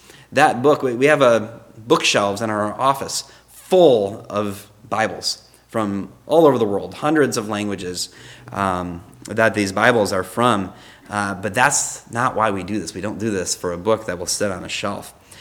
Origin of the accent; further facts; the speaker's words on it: Boyne City, Michigan, United States; So I grew up in Boyne City.